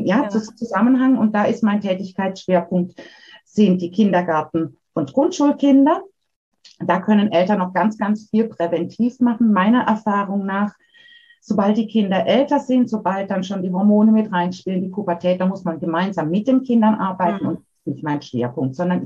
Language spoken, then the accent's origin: German; Ettlingen, Baden-Württemberg, Germany; Genau, ich komme aus dem Landkreis Karlsruhe, aus Ettlingen, ja.